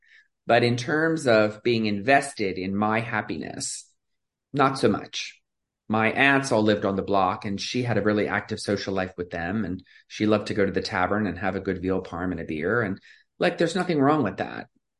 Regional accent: Philadelphia, Pennsylvania, United States; I grew up in Philadelphia. My father worked in a garage. My mother was a housewife.

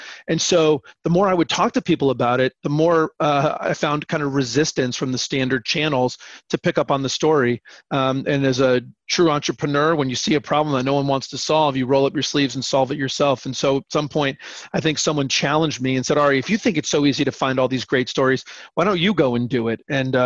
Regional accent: Connecticut, United States; I grew up in Connecticut, and driving through Connecticut growing up, I have a lot of family in Connecticut.

